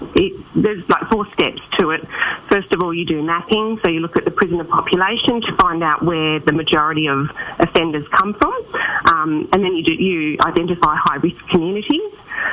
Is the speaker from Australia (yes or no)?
yes; Derby, Western Australia, Australia; growing up in regional and remote WA, so I was born in Derby, and I lived in Derby, Exmouth, Mullawar, Marble Bar, Tom Price and Perth